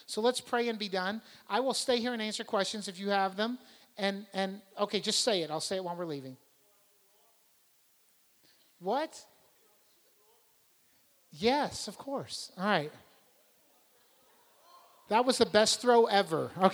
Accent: Texas, United States; And I grew up in Texas, and I am a much more articulate Catholic because I grew up in a place.

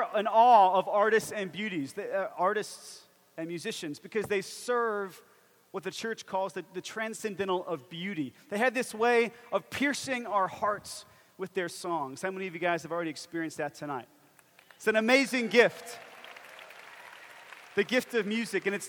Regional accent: Atlanta, Georgia, United States; now in Nashville, United States; I'm from Atlanta, and when a city grows too fast, it gets a little crazy, and the traffic becomes a nightmare.

